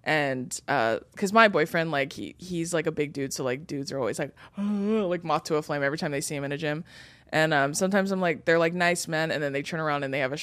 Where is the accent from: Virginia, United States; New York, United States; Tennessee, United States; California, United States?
California, United States; Santa Ana; because I grew up in Santa Ana. Like, I was born in Santa Ana, which is in Orange County